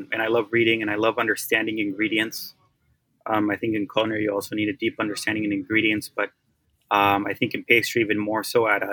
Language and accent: English; Oaxaca, Mexico; Like you said, I'm from Oaxaca.